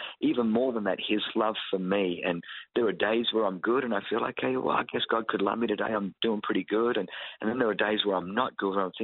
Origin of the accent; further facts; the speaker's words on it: Australia; growing up in Australia, which is a fairly secular culture